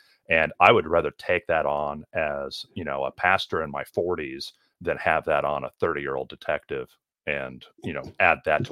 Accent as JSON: {"language": "English", "town": "Lawrence", "region": "Kansas", "country": "United States", "said": "Okay, so I'm from the Kansas City area, specifically Lawrence."}